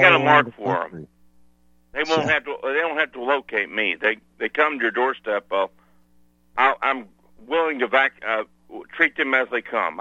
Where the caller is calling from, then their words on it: Arkansas, United States; I'm calling from Arkansas